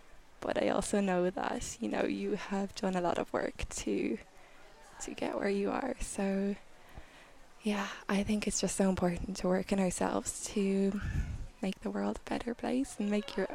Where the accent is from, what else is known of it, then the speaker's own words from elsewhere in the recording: Ireland; I'm from Ireland